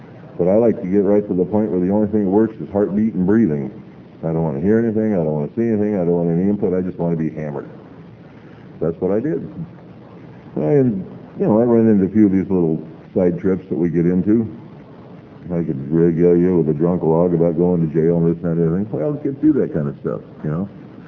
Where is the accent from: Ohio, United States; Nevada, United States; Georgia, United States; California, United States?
California, United States; San Gabriel; We grew up in San Gabriel, Vince and I, and when I was sitting down on the curb when I was a little kid